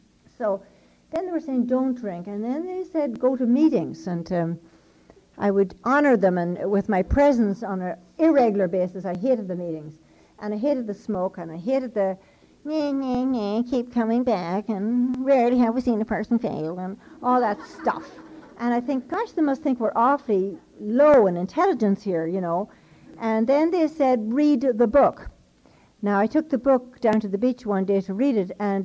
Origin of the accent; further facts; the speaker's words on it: Ireland; Now, being Irish and very reticent and private and all